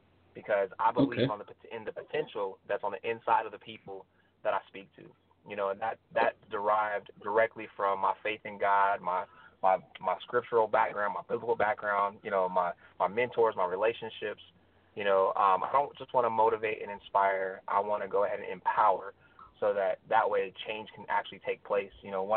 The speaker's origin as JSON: {"language": "English", "town": "Bremerton", "region": "Washington", "country": "United States", "tie": "born or raised there", "moved": "as an adult", "lives_now": "Florida, United States", "said": "a man born and raised in Bremerton, Washington, just outside of Seattle. You know, I came to Florida for school"}